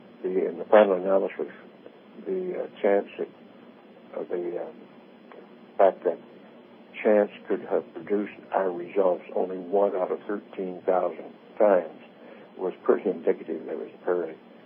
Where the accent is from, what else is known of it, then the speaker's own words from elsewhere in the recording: Roswell, New Mexico, United States; And I grew up in Roswell, so a little more of that area I was well acquainted with.